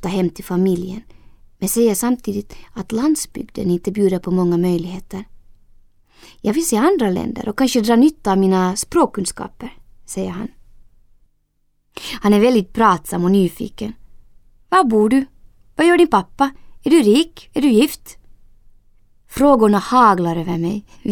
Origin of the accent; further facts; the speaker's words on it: Finland; När jag berättar att jag kommer från Finland kläcker han utan att blinka ur sin fras på finska.